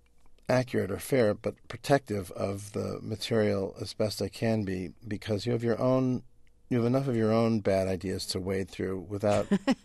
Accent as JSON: {"language": "English", "town": "New York City", "region": "New York", "country": "United States", "tie": "born or raised there", "said": "Yeah, I grew up on the Upper West Side."}